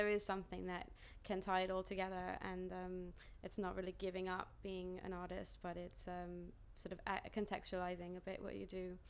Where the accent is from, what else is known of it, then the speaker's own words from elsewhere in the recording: New York City, New York, United States; moved away as an adult; now in London, United Kingdom; I'm 32 years old. I'm from New York City, but I live in London.